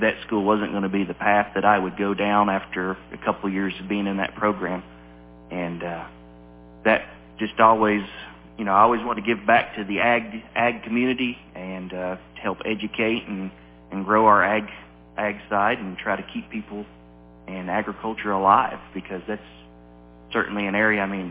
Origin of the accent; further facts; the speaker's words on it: Tennessee, United States; now in Clay County, United States; I'm originally an East Tennessee boy, born and raised just outside of Morris